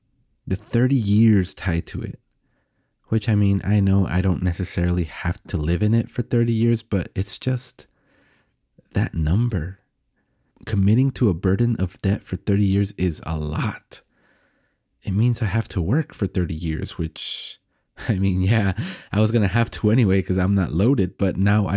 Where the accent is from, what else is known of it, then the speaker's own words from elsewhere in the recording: El Paso, Texas, United States; moved away; But I was always from El Paso. I never stopped saying that. I mean, I still say that. I still refer to El Paso as home